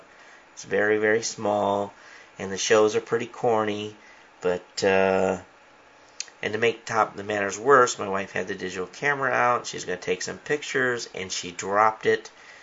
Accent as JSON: {"language": "English", "country": "United States", "said": "But, you know, I being American, I much prefer to drive on the right-hand side."}